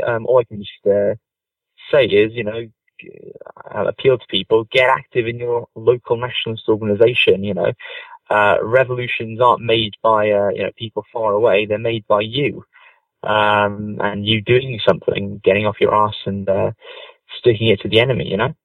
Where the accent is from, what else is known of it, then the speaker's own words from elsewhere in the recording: Wales, United Kingdom; Like, you know, I'm Welsh, right?